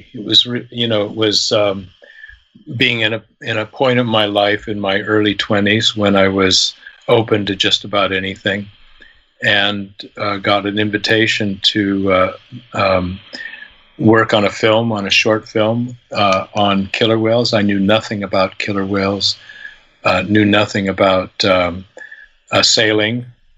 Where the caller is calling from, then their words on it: England, United Kingdom; I'm joining you from England.